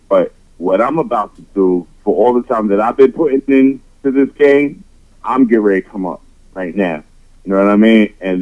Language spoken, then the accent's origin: English; Brooklyn, New York, United States; also born or lived in Staten Island; Staten Island, you know, I rep that to death. Like I said, I was from Brooklyn first, but by the way of Staten Island is the way I came out as an artist and a producer.